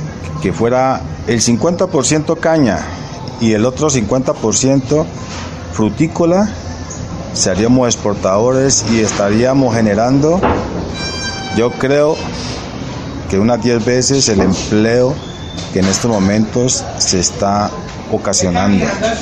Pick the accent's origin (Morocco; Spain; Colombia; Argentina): Colombia; Florida, Valle del Cauca; born there; now in Palmira, Colombia; soy nacido en Florida Valle. Llevo alrededor de unos 40 años en la ciudad de Palmira.